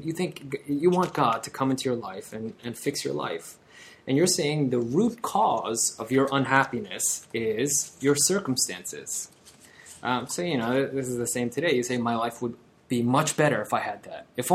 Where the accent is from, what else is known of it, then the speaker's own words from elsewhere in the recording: Brooklyn, New York, United States; When I was in high school, growing up in Brooklyn, I wasn't a cool kid.